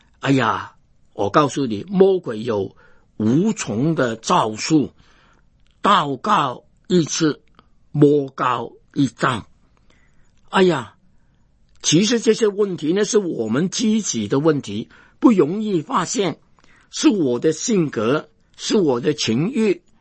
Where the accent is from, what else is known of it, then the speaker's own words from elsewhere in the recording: Hong Kong; born there; 我本来是香港出生的，那个时间的香港人呢，对中国没有什么感情